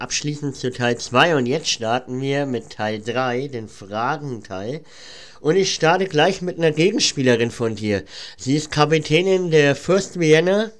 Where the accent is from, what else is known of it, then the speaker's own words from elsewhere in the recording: Bavaria, Germany; ich komme aus Franken, also Bayern. Ich habe wirklich nicht weit nach Österreich